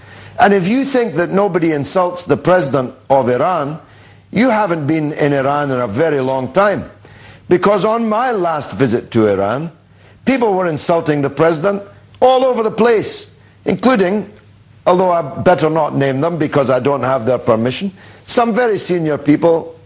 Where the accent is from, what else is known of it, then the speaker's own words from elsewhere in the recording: England, United Kingdom; And I'm English, I'm British, and I'm proud of.